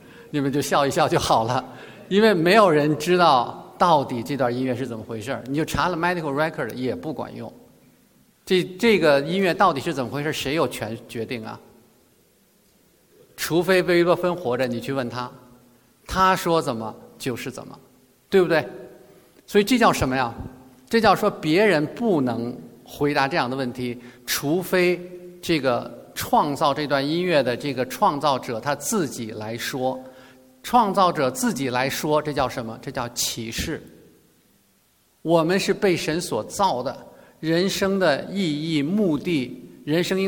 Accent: China; 但是儒学不能拯救我们中国人

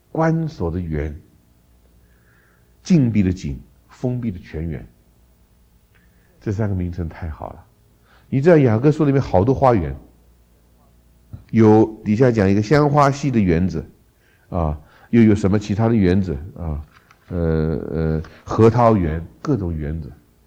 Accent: China; 我们中国人

